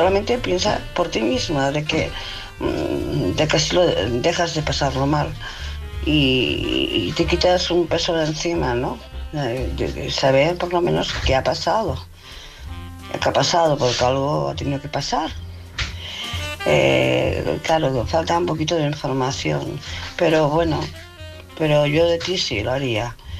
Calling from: Barcelona, Catalonia, Spain; de Barcelona.

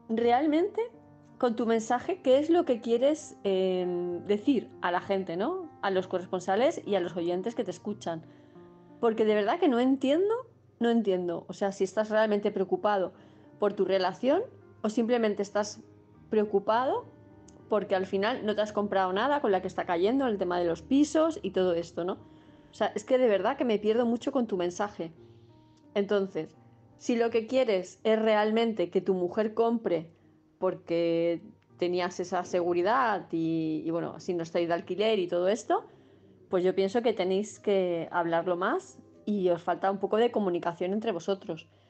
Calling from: Palma, Balearic Islands, Spain; de Palma de Mallorca

